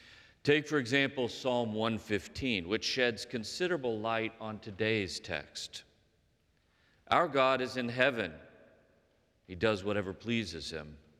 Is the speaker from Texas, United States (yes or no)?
yes; Texas, United States; I grew up in Texas where it was Baal. It was definitely two syllables.